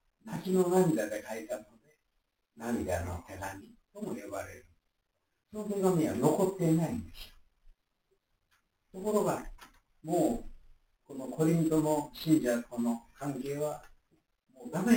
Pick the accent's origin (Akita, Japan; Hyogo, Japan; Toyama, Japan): Hyogo, Japan; Takasago; born there; 私は兵庫県高砂を、ね、美保町の、自分の親の家で生まれたんですが、